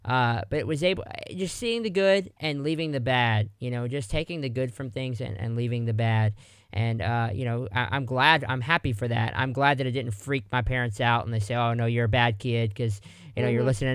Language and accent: English; Louisiana, United States; But, you know, even in Louisiana, man, I didn't really fit in. I'll just say that, you know, especially my hometown.